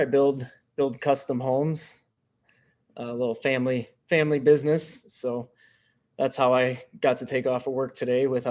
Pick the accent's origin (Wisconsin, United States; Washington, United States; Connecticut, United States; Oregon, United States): Wisconsin, United States; Fort Atkinson; I am from Fort Atkinson.